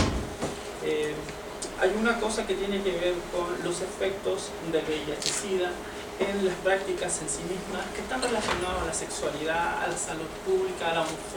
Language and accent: Spanish; Concepción, Biobío, Chile; yo soy chileno, como se darán cuenta por el acento. Soy de una ciudad del sur de Chile, de Concepción. Soy homosexual.